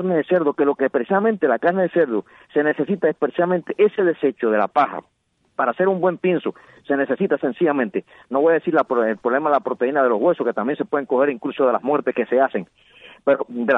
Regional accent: Cuba; somos cubanos

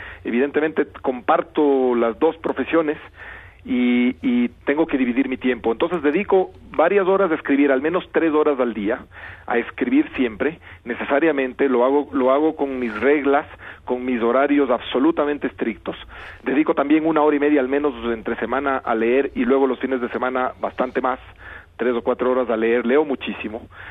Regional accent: Ecuador; porque se la decidió hacer en Quito, evidentemente porque yo soy ecuatoriano

